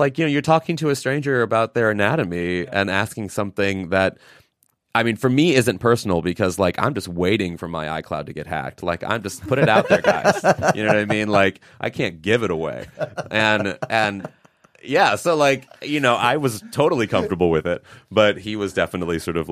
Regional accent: Missouri, United States; I'm from Missouri. I had that going for me.

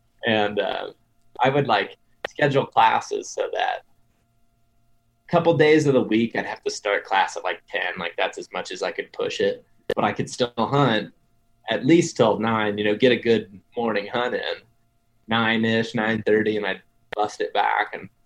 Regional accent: Ohio, United States; So I grew up in Western Ohio, but I told you guys before we started, my grandparents live in Eastern or Central Ohio.

